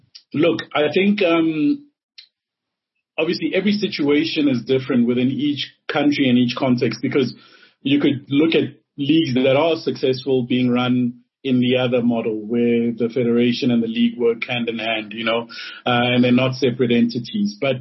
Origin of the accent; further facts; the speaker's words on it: South Africa; I travel around the continent quite a bit, and every time I mention I'm from South Africa, everybody looks up to the South African